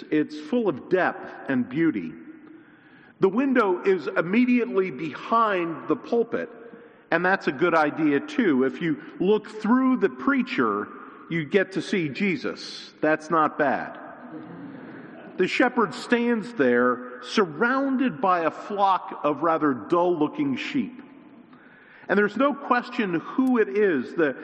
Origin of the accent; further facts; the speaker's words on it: Catasauqua, Pennsylvania, United States; Church was in the community next to my hometown. It was a town called Catasauqua.